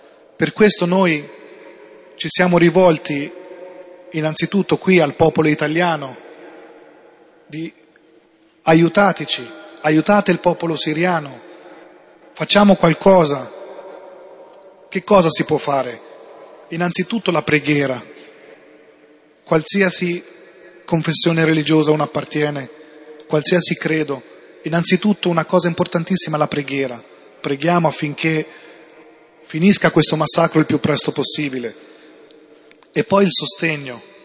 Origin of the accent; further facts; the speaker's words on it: Ancona, Marche, Italy; Io sono di origine siriana, sono nato in Italia, in Ancona, è stato sempre in Italia.